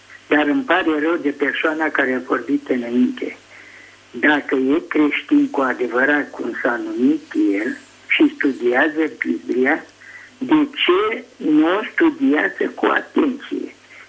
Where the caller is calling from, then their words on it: Pitești, Argeș, Romania; de la Pitești.